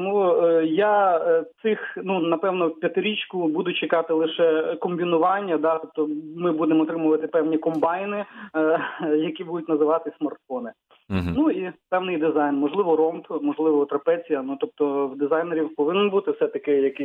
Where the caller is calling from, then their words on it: Rivne, Rivne Oblast, Ukraine; місто Рівне.